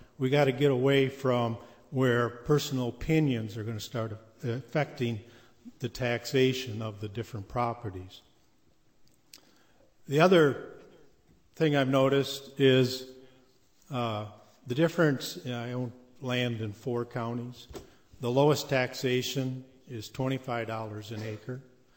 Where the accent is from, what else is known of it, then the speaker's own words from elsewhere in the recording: Rochester, Minnesota, United States; I'm from Rochester, Minnesota.